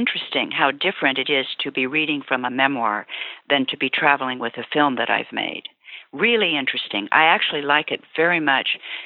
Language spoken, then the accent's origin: English; Kansas, United States; I'm from Kansas, so the Oz books meant a lot to me as a child.